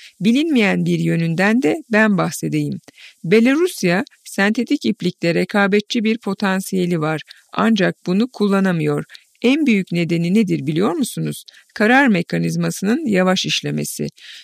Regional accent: Pötürge, Malatya, Turkey; Biz onun yanında yetiştik. Biz Malatyalıyız. Köyümüzde çok fazla arazi ve gelir kaynağı olmadığı için İstanbul'a taşınma ihtiyacı hissetmiş.

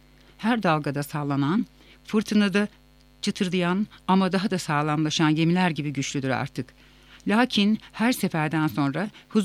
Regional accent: Manisa, Turkey; 1971 yılında Manisa'da doğdum. Rumeli kökenli bir ailenin iki evladının küçüğüyüm.

